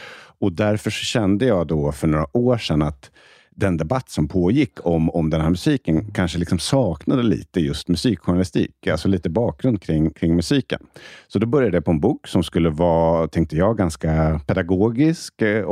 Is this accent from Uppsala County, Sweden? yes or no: yes; Uppsala, Uppsala County, Sweden; Utanför Uppsala. Jag är uppväxt i Uppsala. En känd reggae-stad.